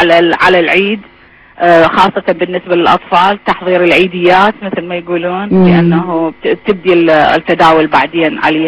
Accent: Basra, Basra Governorate, Iraq; حتى أنا لحق في زماني لحقت حتى على الدواليب الهواء اللي هي بسيطة جدا موجودة موجودة عندنا بالبصرة

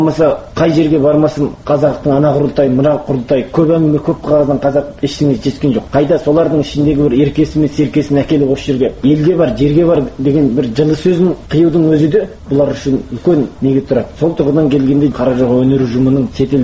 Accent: China; менің туған ауылым қытайдағы ең осы соңғы қазақтың тұқымы қалған ауыл болды

